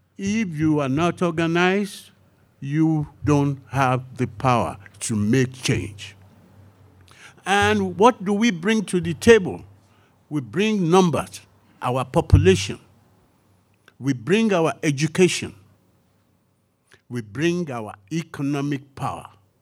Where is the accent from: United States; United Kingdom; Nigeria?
Nigeria; While I was doing that, at the same time, I realized that I'm from Nigeria.